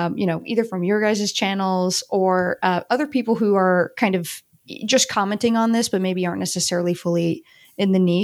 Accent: United States; now in Spain; I'm originally from the US. I grew up in outside of Washington, DC, and have always had a love for architecture.

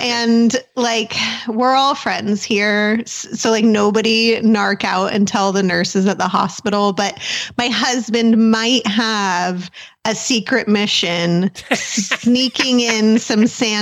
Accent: Kansas City, Missouri, United States; from Kansas City, Missouri, not for much longer.

